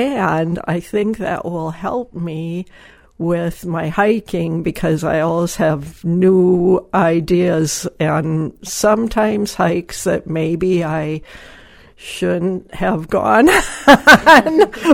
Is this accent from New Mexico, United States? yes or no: no; Minnesota, United States; And I think I'm originally from Minnesota.